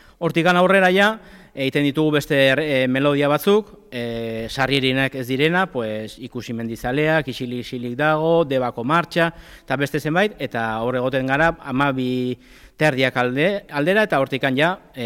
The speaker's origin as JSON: {"language": "Basque", "town": "Irun", "region": "Basque Country", "country": "Spain", "said": "gu ez gira donostiarrak, irundarrak gara"}